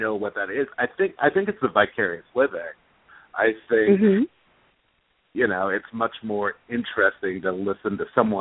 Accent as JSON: {"language": "English", "town": "Phoenix", "region": "Arizona", "country": "United States", "tie": "born or raised there", "said": "I was raised in Phoenix, Arizona."}